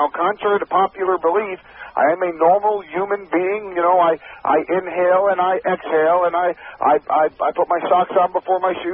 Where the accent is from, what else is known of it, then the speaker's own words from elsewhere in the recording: Scarsdale, New York, United States; And I grew up in Scarsdale, New York, which is a suburb about 45 minutes from Midtown Manhattan, in Westchester County, New York.